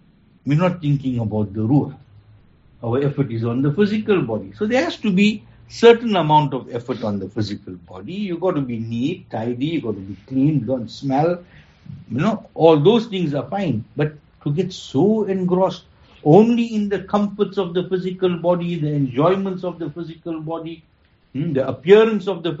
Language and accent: English; Durban, KwaZulu-Natal, South Africa; now in Cape Town, South Africa; Now imagine, I came from Durban, right? Landed in Cape Town.